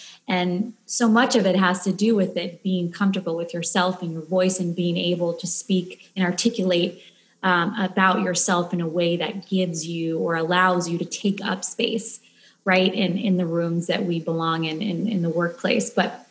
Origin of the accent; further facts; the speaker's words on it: Chile; English is a second language; by essence, I'm Latina because I grew up in Chile